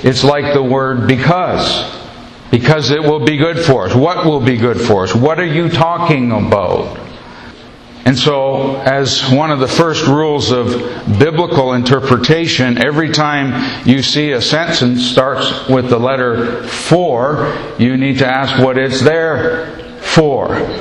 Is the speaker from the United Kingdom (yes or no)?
yes; Scotland, United Kingdom; And I know I'm Scottish, but I'm not that bright.